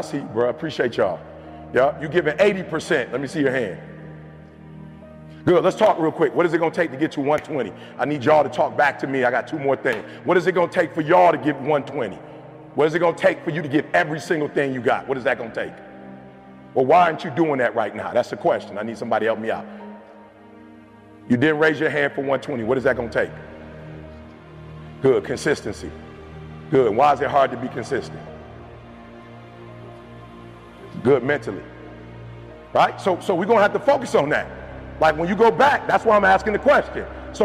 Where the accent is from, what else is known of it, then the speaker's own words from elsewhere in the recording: Detroit, Michigan, United States; I'm from Detroit, GM, Chrysler, Ford went down.